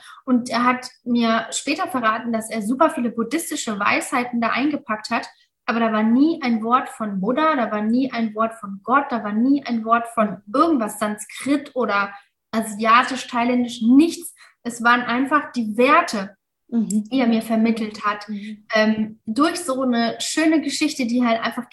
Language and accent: German; Mainz, Rhineland-Palatinate, Germany